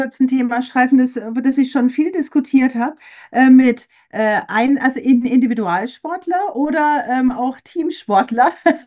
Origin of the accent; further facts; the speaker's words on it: Karlsruhe, Baden-Württemberg, Germany; ich bin in Baden-Württemberg groß geworden